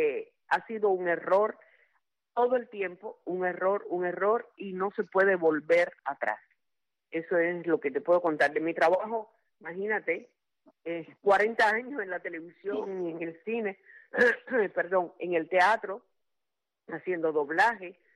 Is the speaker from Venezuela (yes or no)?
no; Cuba; moved away as an adult; Yo voy a ser cubana toda la vida, porque nací en Cuba, porque me crié en Cuba, porque viví en Cuba 55 años y porque llevo Cuba adentro, como todos los cubanos que nos hemos exiliado.